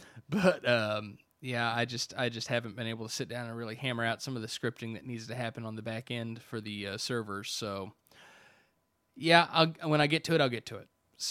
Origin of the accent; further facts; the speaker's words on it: United States; And because I'm American, I didn't really think anything of it